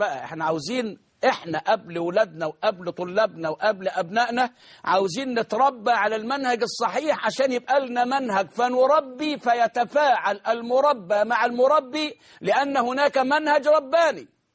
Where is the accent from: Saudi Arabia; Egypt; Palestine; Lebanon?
Egypt; وبركز وبأكد على إجرام المجرمين في تلويث مياه النيل ومياه الترع عندنا في مصر.